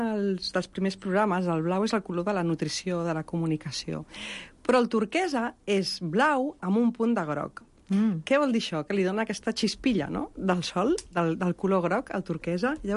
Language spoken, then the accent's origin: Catalan; Barcelona, Catalonia, Spain; Jo sóc molt, molt de Barcelona, eh?